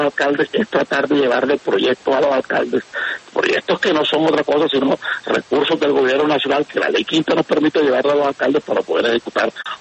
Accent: Barranquilla, Atlántico, Colombia; Yo vengo desde la Junta de Acción Comunal del barrio Santa María, un barrio al sur de Barranquilla, donde me crié, donde me formé, donde me hice. Un barrio vulnerable, un barrio de invasión.

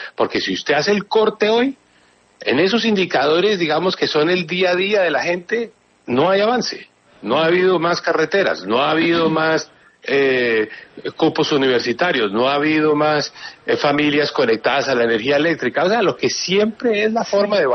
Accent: Colombia

